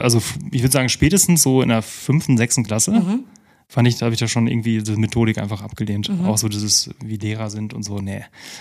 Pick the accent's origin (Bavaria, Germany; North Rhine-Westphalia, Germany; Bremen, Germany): North Rhine-Westphalia, Germany; Lippstadt; In Lippstadt.